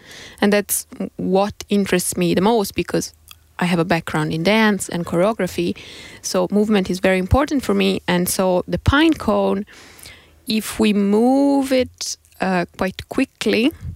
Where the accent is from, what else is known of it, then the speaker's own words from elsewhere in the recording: Italy; English is a second language; Yes, I'm originally from Italy